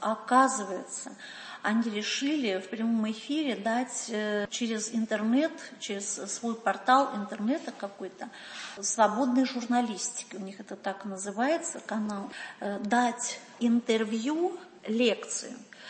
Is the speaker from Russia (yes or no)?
yes; Russia; Я приехала с другой планеты. Я приехала из России.